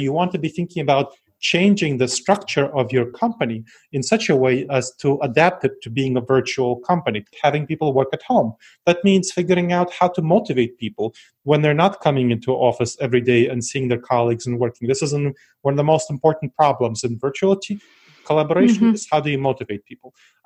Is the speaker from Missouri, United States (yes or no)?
no; New York City, New York, United States; I grew up in New York City, so, you know, non-lingual those people.